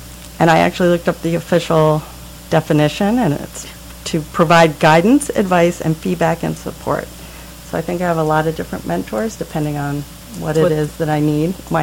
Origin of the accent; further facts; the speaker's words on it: New Jersey, United States; moved away as an adult; now in St. Petersburg, United States; and I feel really grateful that I grew up in Jersey.